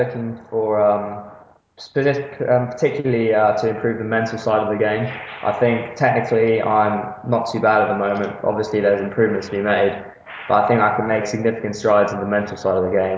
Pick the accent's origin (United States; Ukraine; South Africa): South Africa; born there; I was born in South Africa, so I was really keen to go back there for a year